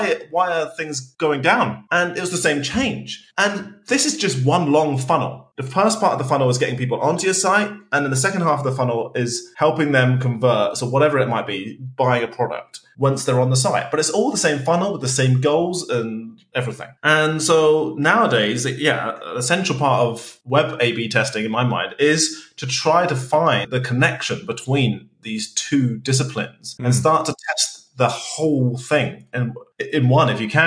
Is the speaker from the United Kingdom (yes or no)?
yes; United Kingdom; I shouldn't use that because that's the Brexit split and that triggers me as a British person.